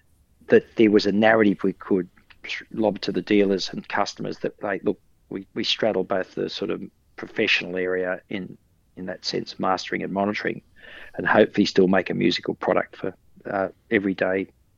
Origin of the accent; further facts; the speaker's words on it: Muswellbrook, New South Wales, Australia; even my hometown Musselbrook had had a pair of Minotaurs there.